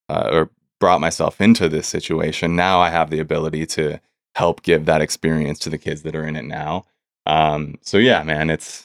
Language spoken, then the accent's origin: English; Chico, California, United States; Yeah, it's in Chico, California, which is my hometown. That's where I grew up.